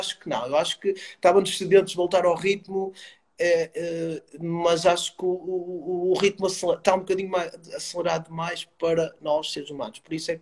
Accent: Barcelos, Norte, Portugal; É pertíssimo, eu sou natural de Barcelos, portanto é igual, é minho.

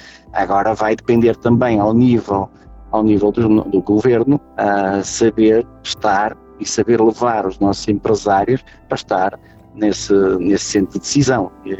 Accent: Viana do Castelo, Portugal; Eu sou de Viana do Castelo e há muitos anos

